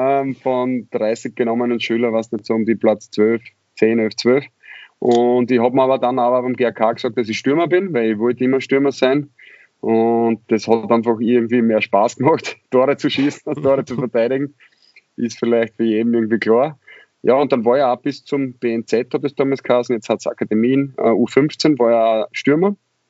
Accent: Raaba, Styria, Austria; sind wir aufgewachsen in Graz Umgebung, also in Raba.

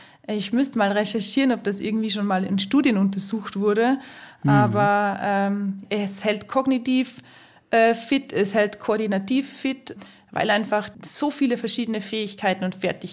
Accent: Salzburg, Austria; Und ansonsten liebe ich auch das Tennengebirge. Das ist so meine Heimatberge, wo ich aufgewachsen bin.

